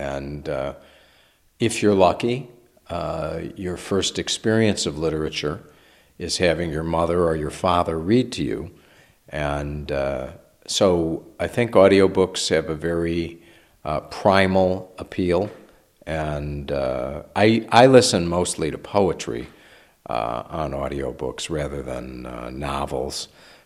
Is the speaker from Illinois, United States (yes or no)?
yes; Chicago, Illinois, United States; Well, being a Chicagoan, I'd love to pretend that this is anything different than what I'm accustomed to, but it isn't.